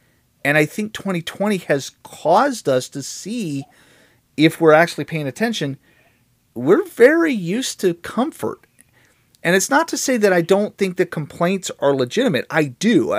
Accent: United States; I'm speaking as an American.

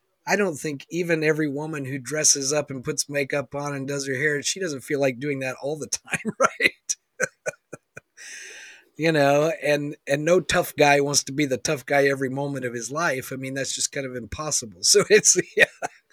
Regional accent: the South, United States; now in Seattle, United States; I live in Seattle, Washington now, which is very different from where I grew up in the East Coast South, you know.

